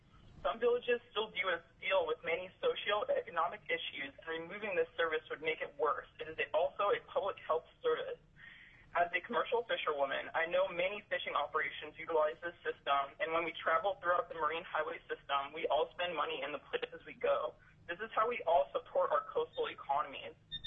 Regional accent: Fairbanks, Alaska, United States; I'm from Fairbanks. I've been fishing out of Cordova the last 9 years.

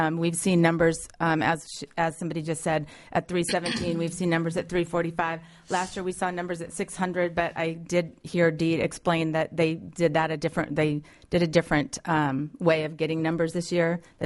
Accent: Anchorage, Alaska, United States; I was born and raised in Anchorage, and went to school

